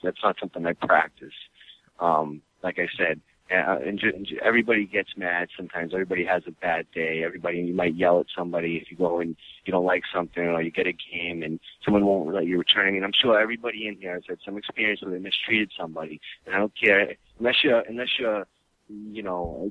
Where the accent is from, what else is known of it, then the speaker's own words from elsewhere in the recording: Boston, Massachusetts, United States; I'm from Boston, and I'm Italian. You know, I mean, you put the two together, and you got a. A guinea from an asshole from an Italian from Massachusetts.